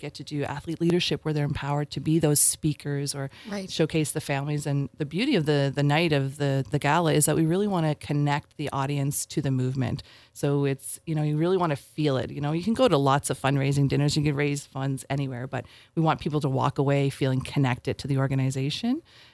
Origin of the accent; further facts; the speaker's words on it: Prince Edward Island, Canada; so I grew up in Surrey, PEI, from a big family of basketball players.